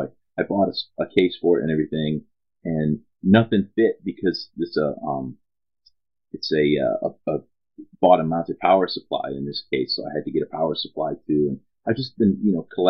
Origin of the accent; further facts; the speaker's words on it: United States; that was part of being American a few years ago